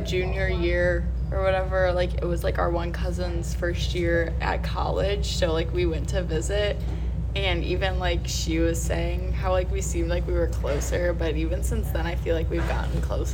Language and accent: English; Aurora, Ohio, United States; Oh, and we're from Aurora, Ohio, and we're seniors in high school.